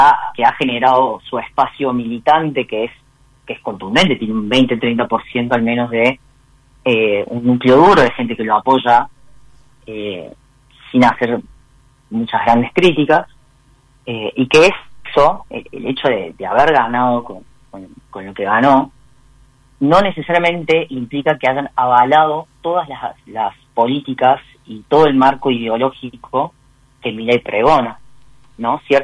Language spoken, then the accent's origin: Spanish; Córdoba, Argentina; pero sí, yo soy de Córdoba.